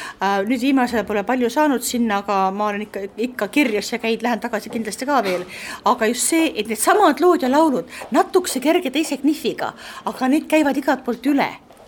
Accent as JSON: {"language": "Estonian", "region": "Saare County", "country": "Estonia", "said": "ma olen eestlane, ma olen saarlane"}